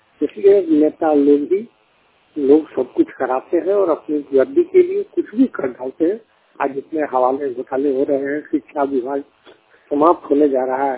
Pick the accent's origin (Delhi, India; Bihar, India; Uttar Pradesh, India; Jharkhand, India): Jharkhand, India; Deoghar; लोनिया टाण थोमा चिपिया अंचल सारे जिला देवघर का निवासी हूँ।